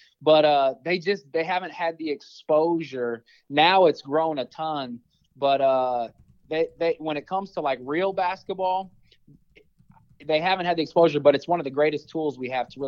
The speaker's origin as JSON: {"language": "English", "town": "Omaha", "region": "Nebraska", "country": "United States", "tie": "born or raised there", "said": "And I used to be that person, even growing up in North Omaha, man"}